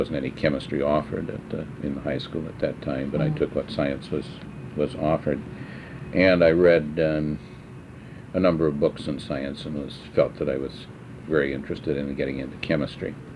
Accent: Brookings, South Dakota, United States; I grew up in Brookings, South Dakota. I was born in Brookings and lived there for the first 22 years of my life.

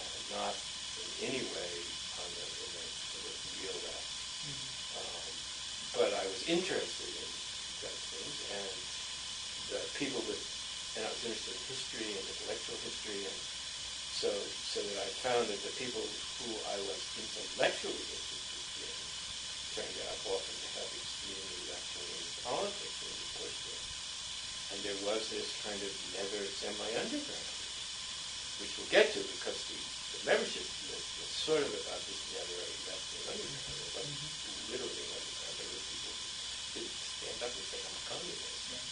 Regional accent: New Jersey, United States; Although I came from New Jersey, but had a lot of money. My family was quite affluent.

